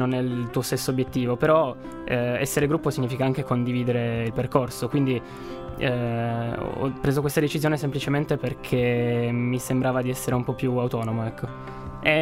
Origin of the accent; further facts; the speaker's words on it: Turin, Piedmont, Italy; innanzitutto sono di Torino, di Michelino, mm-hmm, in realtà, quindi qua vicino